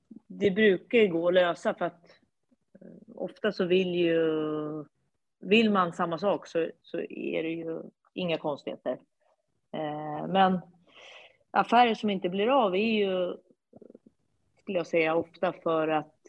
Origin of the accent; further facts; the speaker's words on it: Sweden; Så att jag brukar ju vara hemma i Sverige en gång i månaden har det varit tidigare, men kanske varannan månad i alla fall.